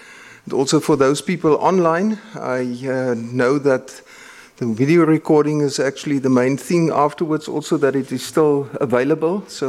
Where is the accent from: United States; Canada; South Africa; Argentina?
South Africa; I'm from South Africa and I'm here.